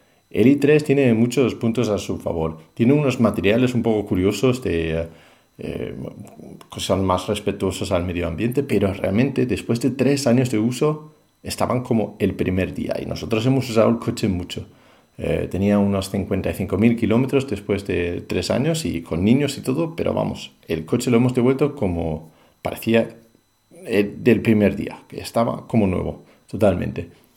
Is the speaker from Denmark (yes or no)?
yes; Denmark; now in Madrid, Spain; vivo en Madrid, soy originalmente de Dinamarca.